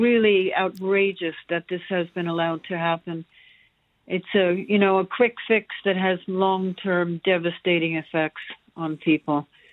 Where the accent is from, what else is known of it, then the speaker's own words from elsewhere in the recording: Brooklyn, New York, United States; now in Leitrim, Ireland; Well, I was born and raised in the States, in Brooklyn, New York.